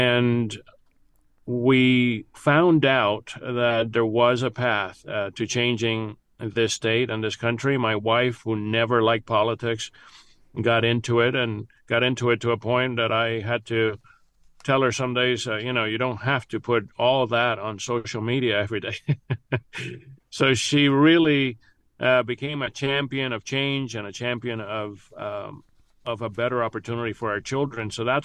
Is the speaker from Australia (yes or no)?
no; Cuba; now in United States; Well, we were all forced to be communist pioneers. We were forced to talk about the imperialist Yankees